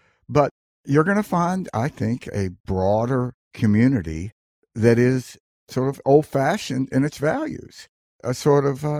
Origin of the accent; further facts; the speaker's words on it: Mississippi, United States; You know, when I grew up in Mississippi, there was a phrase that University of Mississippi professor coined called the Magnolia Curtain.